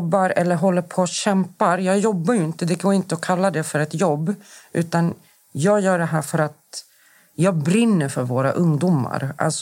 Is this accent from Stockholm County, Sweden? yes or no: yes; Rinkeby, Stockholm County, Sweden; Jag är uppvuxen i Rinkeby. Jag kommer från förorten.